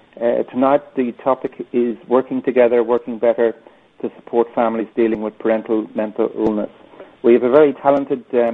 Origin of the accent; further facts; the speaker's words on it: Townsville, Queensland, Australia; I'm a GP from Townsville.